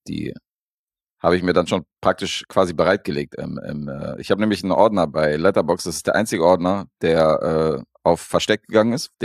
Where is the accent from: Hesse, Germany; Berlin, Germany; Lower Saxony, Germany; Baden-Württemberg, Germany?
Berlin, Germany; ich bin in Wedding groß geworden.